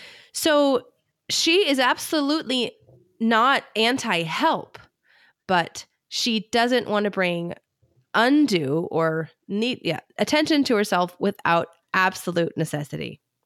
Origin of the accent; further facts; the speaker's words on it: United States; But as an American, it is a little, I don't know, maybe we have it.